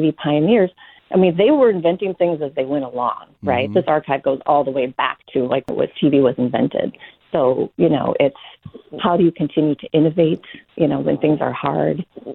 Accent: Minneapolis, Minnesota, United States; I actually grew up in the city. My siblings were born in northern Minnesota, and I grew up in Minneapolis.

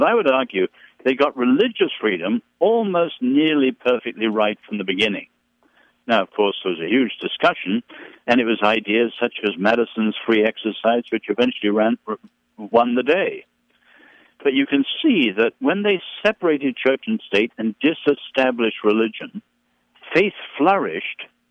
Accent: England, United Kingdom; But again, I'd say, Don, my sadness as an Englishman and European is that in the culture warring today, America's squandering its own incredible heritage.

